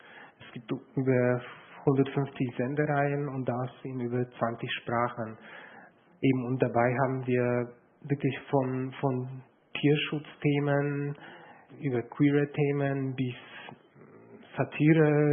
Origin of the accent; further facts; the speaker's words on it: Poland; Also ich komme ursprünglich aus Polen, bin ich nach Polen zurückgekommen